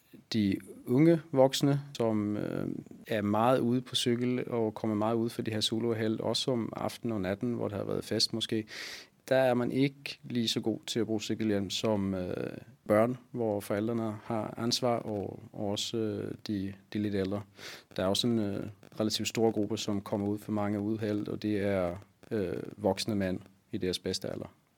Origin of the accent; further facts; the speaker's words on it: Sweden; Danish is a second language; now in Copenhagen, Denmark; Jeg er svensker. Jeg cykler fra Søborg ind til